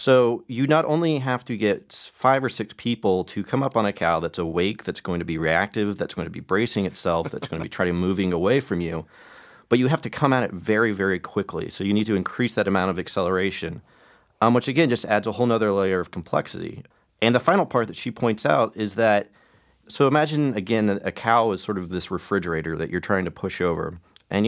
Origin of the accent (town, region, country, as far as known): Oklahoma, United States; born or raised there